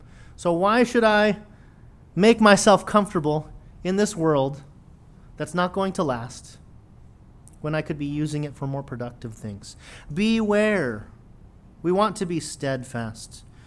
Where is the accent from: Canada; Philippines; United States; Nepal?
Philippines; They're Filipino, I'm Filipino. We're always late.